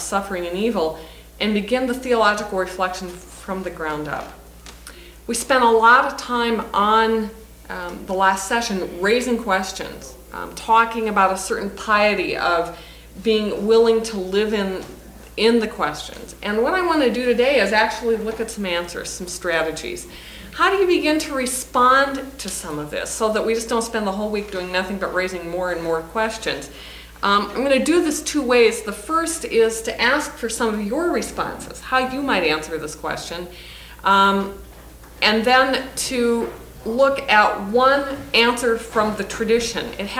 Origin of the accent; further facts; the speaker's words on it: Sioux Falls, South Dakota, United States; I'm from Sioux Falls, South Dakota. I teach at Augustana College, primarily in the area of theology, occasionally philosophy.